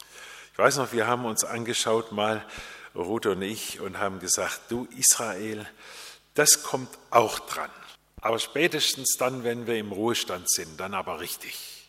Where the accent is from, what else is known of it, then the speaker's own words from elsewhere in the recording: Japan; now in Germany; Ich bin in Japan geboren und aufgewachsen, auch das habe ich mir nicht ausgesucht. Meine Eltern waren dort Missionare.